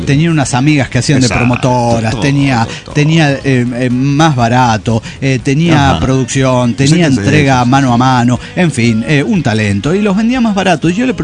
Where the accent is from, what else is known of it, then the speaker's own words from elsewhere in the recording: Jalisco, Mexico; now in Aguascalientes, Mexico; Con ustedes desde Aguascalientes, México. Bueno, yo en realidad soy de un pueblo de los Altos de Jalisco. Solo que, como todo buen foráneo, salí de mi tierra para estudiar.